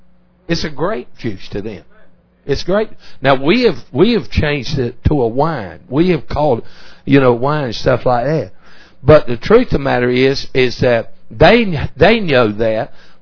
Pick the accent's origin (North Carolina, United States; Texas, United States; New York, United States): North Carolina, United States; Stuff I was raised on in North Carolina.